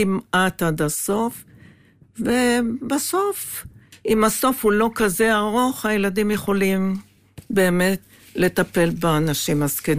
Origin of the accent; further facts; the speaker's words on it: Jerusalem, Jerusalem District, Israel; כשהייתי ילדה, וגרנו... בשכונת קטמון, הייתנו פליטי העיר העתיקה ממלחמת העצמאות.